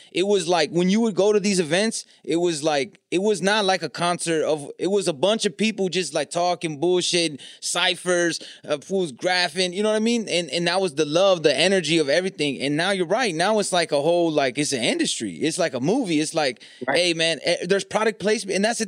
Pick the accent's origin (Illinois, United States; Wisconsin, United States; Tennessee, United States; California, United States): California, United States; I'm from Cali, so you know more about the exact history.